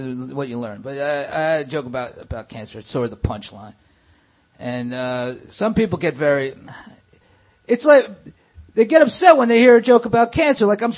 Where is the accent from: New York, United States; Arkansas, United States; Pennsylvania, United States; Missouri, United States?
New York, United States; Staten Island; I grew up on Staten Island. I learned at an early age to be ashamed.